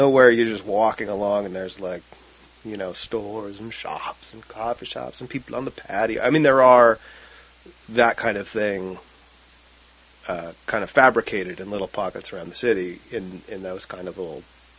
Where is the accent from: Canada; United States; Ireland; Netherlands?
Canada; Surrey, British Columbia; So I grew up in South Surrey, a place that many people pretend is White Rock.